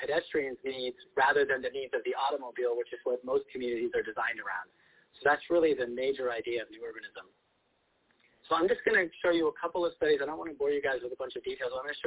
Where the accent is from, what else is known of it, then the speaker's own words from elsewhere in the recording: United States; now in Spain; football, or what we call soccer here, is much more interesting than I had been led to believe when I was growing up in the United States.